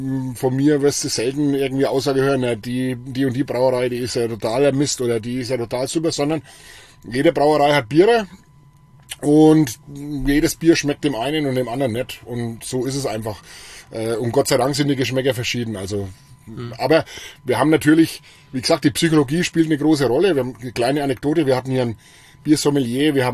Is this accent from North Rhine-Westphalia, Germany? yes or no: no; Lichtenfels, Bavaria, Germany; also ich komme hier aus der Gegend oder aus Lichtenfels und bin hier natürlich auch sehr verwurzelt und bin da auch ein Stück weit stolz drauf